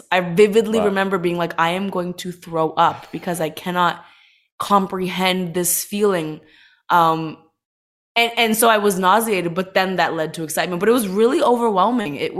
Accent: Toronto, Ontario, Canada; growing up in Toronto, being an Indian girl

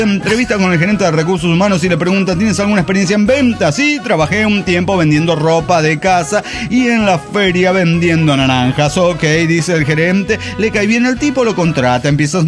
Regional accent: Cuernavaca, Morelos, Mexico; de Cuernavaca, Morelos, México.

